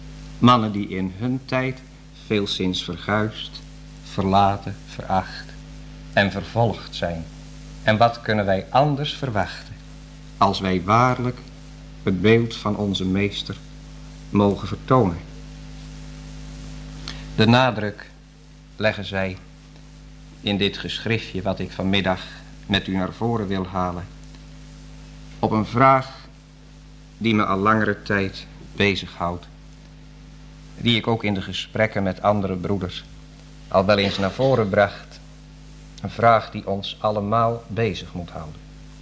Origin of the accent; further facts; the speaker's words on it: Driebergen, Utrecht, Netherlands; Ik ben in Driebergen opgegroeid